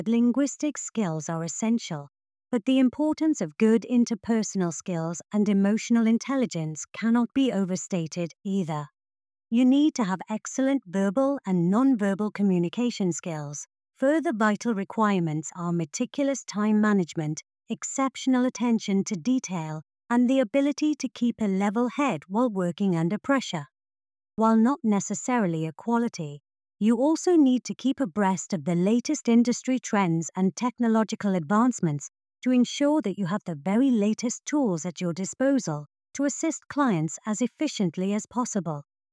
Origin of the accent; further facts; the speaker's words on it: South Africa; first language Afrikaans; English is a second language; At school, my enthusiasm for language, especially my mother tongue, Afrikaans, blossomed, both in class and at Eisteddfods and public speaking events.